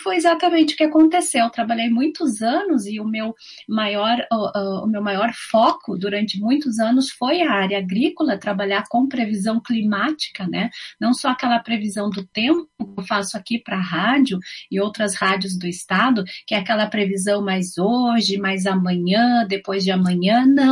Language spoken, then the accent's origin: Portuguese; Camaquã, Rio Grande do Sul, Brazil; eu vim do interior do Rio Grande do Sul, né, região lá de Camaquã, que está pertinho da capital, em torno de 120 quilômetros, né, então eu vivia no interior, mas também tinha esse domínio, assim, da capital